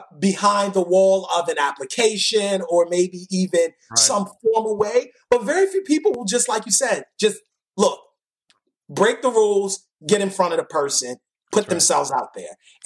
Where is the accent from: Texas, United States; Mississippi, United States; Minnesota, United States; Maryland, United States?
Maryland, United States; Baltimore; I just talk about growing up in Baltimore City.